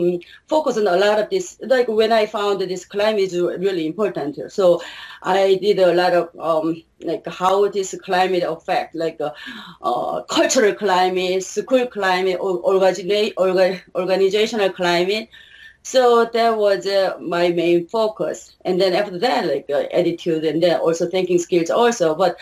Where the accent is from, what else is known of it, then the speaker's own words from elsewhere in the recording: South Korea; English is a second language; So, I started reading all the parenting books in Korean. I'm from Korea, right?